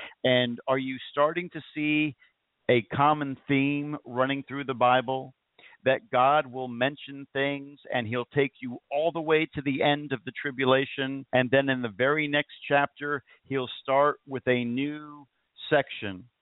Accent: the North, United States; But I am from the North. I'm a Yankee and I can't speak slower.

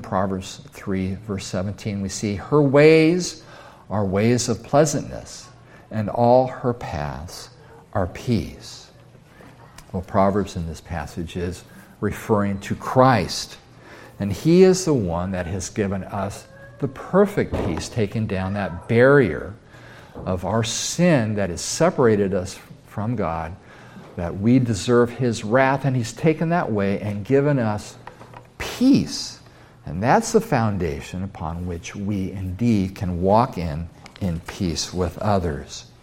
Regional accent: Santa Rosa, California, United States; I grew up in Santa Rosa. At that time, maybe a town of 50,000, and our church had 2,000 people in it.

